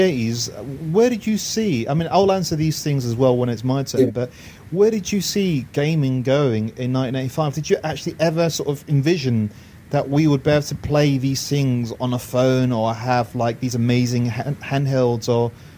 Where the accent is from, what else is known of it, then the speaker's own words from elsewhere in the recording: London, United Kingdom; also born or lived in Scotland; And I think I had just moved over from Scotland to London. And I grew up in London, in South London, near Brixton.